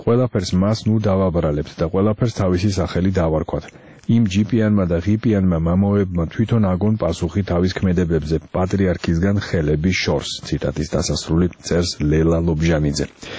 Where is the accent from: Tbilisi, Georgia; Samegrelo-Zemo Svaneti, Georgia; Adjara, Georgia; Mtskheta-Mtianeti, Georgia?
Adjara, Georgia; Batumi; მე რახან ბათუმელი ვარ და მენატრება ჩემი ქალაქი